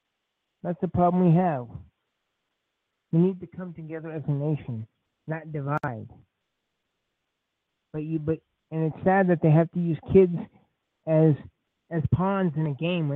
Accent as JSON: {"language": "English", "town": "San Francisco", "region": "California", "country": "United States", "tie": "born there", "said": "Well, wait a minute. I was born in San Francisco."}